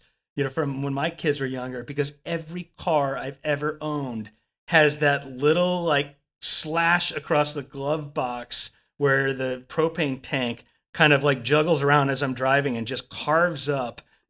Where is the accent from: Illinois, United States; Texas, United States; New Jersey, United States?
Texas, United States; I grew up in Texas